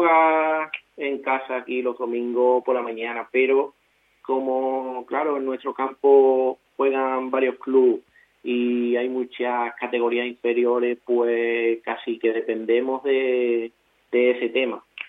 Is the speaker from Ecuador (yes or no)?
no; Gilena, Andalusia, Spain; yo lo comparo con allí, con nuestro pueblo, por ejemplo, con mi pueblo, Gilena